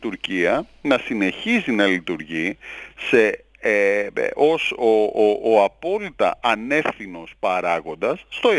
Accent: Greece; Ξέρετε ότι είμαι από τους Έλληνες πανεπιστημιακούς

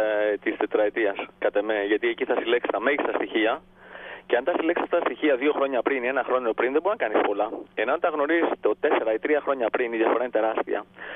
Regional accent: Greece; αυτές τις ευκαιρίες που δεν μου έδωσε η πατρίδα μου, αλλά μου έδωσε τον άνεμο, μου έδωσε το κύμα, αυτό καταπληκτικό Αιγαίο

